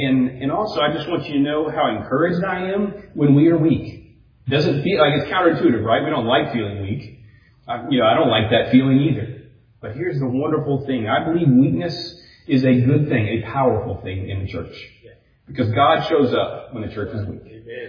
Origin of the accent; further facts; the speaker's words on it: Louisiana, United States; I grew up near New Orleans, so I remember these seasons.